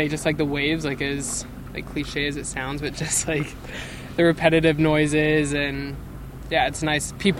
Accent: Hong Kong; No, I'm not. I'm from Hong Kong originally.

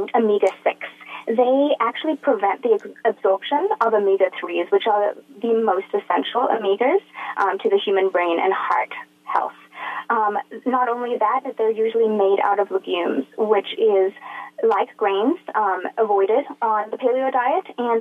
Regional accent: South Africa; moved away; I'm a South African expat, this is a South African favorite back home

